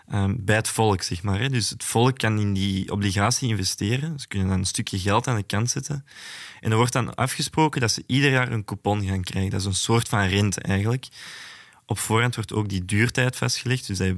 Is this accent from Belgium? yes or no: yes; Antwerp, Belgium; Ik ben zelf van Antwerpen